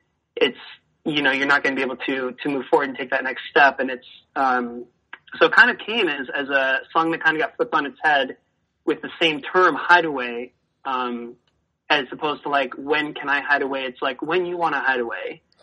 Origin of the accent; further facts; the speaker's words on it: Oregon, United States; my family, even though I'm from Oregon, my grandparents are from the South